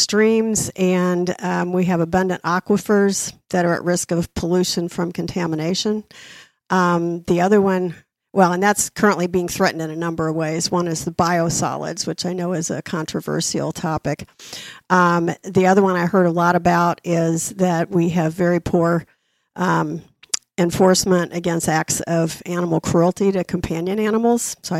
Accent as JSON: {"language": "English", "town": "Indianapolis", "region": "Indiana", "country": "United States", "tie": "born or raised there", "said": "I grew up in Indiana. I was on the south side of Indianapolis, went to school at Ball State and then University of Notre Dame."}